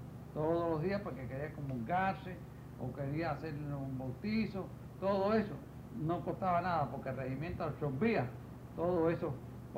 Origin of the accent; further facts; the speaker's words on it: Cuba; moved away; en el año 1967, que fue cuando yo salí de Cuba.